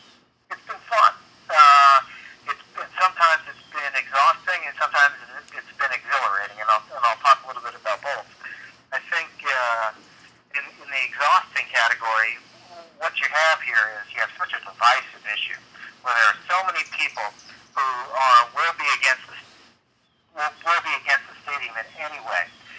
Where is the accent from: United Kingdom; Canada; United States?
United States; Pennsylvania; I would consider myself a Rays fan, though I grew up in Pennsylvania, and so my allegiance is first or kind of the Phillies in the National League